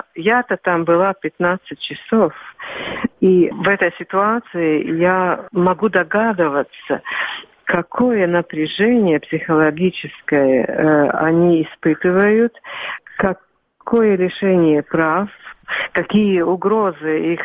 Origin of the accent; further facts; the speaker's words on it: Siberia, Russia; born there; Да, я родилась в Сибири, да.